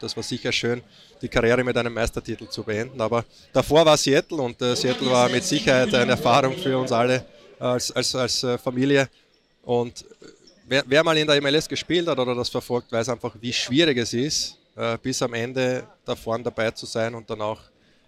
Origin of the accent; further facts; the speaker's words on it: Austria; Also ich sehe das dann als Österreicher, ja, ganz neutral.